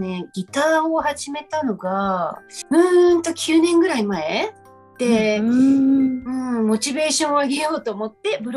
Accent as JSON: {"language": "Japanese", "region": "Ibaraki", "country": "Japan", "lives_now": "United States", "said": "あ、茨城県です。"}